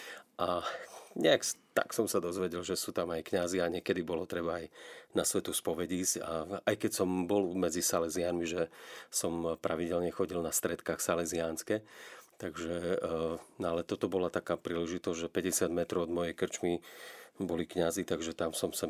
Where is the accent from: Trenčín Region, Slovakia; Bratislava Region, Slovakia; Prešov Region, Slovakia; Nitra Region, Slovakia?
Prešov Region, Slovakia; Prešov; born there; Ja som sa narodil v Prešove